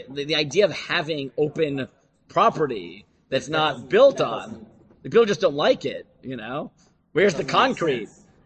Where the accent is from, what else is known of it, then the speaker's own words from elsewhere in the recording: New York City, New York, United States; now in Efrat, Israel; I grew up in New York. I now live in Efrat. I'm currently in Modi'in.